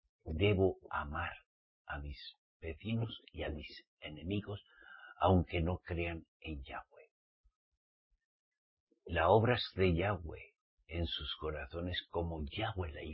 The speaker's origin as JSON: {"language": "Spanish", "country": "Spain", "said": "como española, a nosotros los españoles nos gusta mucho el jamoncito con tomate"}